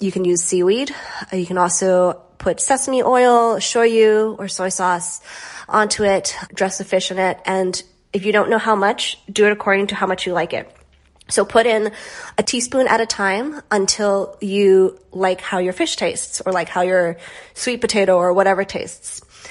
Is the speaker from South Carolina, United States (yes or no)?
no; Hawaii, United States; So I grew up in Hawaii. So my idea of Thanksgiving and Christmas is a little bit different from maybe what like a person raised on the mainland